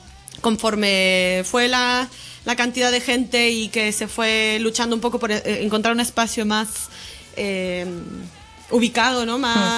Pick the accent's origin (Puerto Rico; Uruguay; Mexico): Mexico; Yo como extranjera lo puedo saber, ¿no? Que, mira, yo vengo de México y tal, he traído tal.